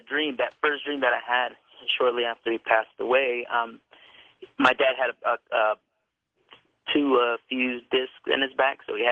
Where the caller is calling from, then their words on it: Richmond, California, United States; I'm calling from Richmond, California.